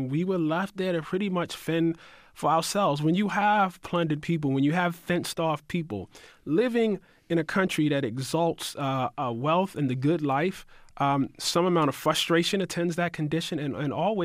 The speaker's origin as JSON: {"language": "English", "town": "Baltimore", "region": "Maryland", "country": "United States", "tie": "born or raised there", "said": "Well, I grew up in West Baltimore."}